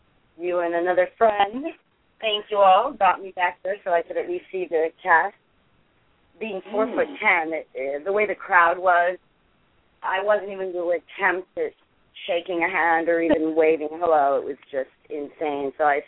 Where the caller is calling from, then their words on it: Winnetka, United States; I'm calling from Winnetka.